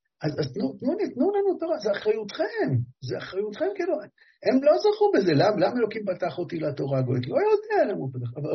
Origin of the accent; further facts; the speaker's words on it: Hebron, Hebron Governorate, Palestine; אז אמרתי לו, אבל אני, כמו כל הרבנים, מה אתה חושב? אני מחברון.